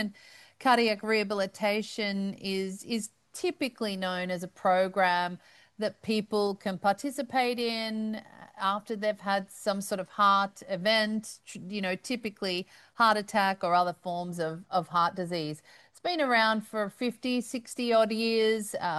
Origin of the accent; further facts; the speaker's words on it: Australia; I'm Australian here in Australia.